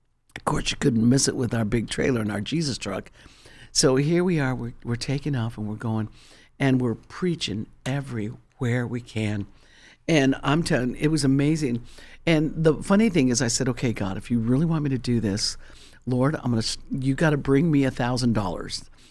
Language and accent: English; United States; I'm American, yes, I am American, but I have a burden for America.